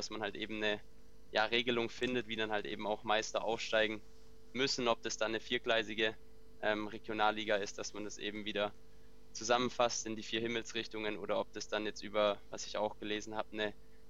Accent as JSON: {"language": "German", "town": "Rot am See", "region": "Baden-Württemberg", "country": "Germany", "said": "bei meinem Heimatverein begonnen, in Rot am See, dort wo ich herkomme"}